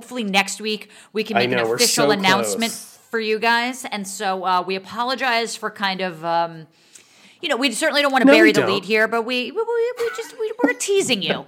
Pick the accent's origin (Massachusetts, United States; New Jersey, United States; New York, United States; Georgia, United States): New Jersey, United States; Montclair; The town that I grew up in Montclair, New Jersey, is about 30,000 people.